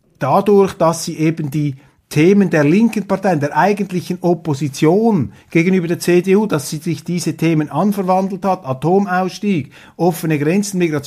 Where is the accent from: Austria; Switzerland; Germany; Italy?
Switzerland; Davon halte ich nichts und ich muss Ihnen als Schweizer sagen